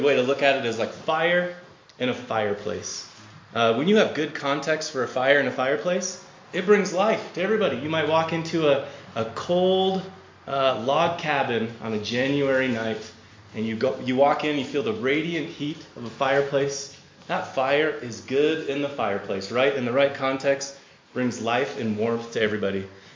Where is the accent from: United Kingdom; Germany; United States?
United States; Wyoming; My wife and I just love the drive out here. We're from Wyoming. We have to drive like 2 hours to get anywhere, so we love the wide open spaces and feel at home here with you guys.